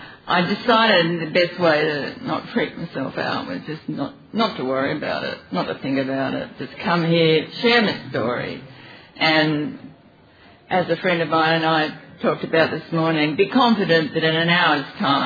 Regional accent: Australia; you know, I am Australian.

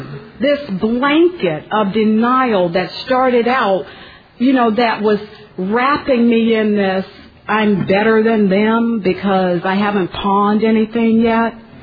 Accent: Florida, United States; I'm from the Florida region, the Heartland area

